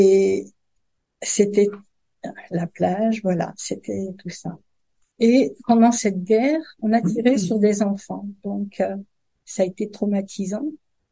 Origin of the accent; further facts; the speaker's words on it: Algeria; Alors, ma vie a commencé en Algérie. Je suis née en Algérie et j'ai vécu la guerre d'Algérie.